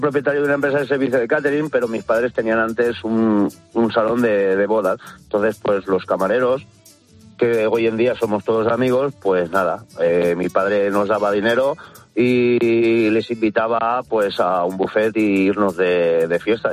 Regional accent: Riba-roja de Túria, Valencian Community, Spain; nos vamos a un buffet aquí en Valencia, que yo soy de Ribarroja del Turia

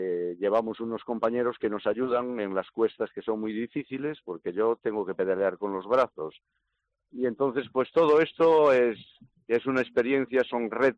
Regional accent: Galicia, Spain; la catedral yo como gallego ya la conocía antes de tener el accidente

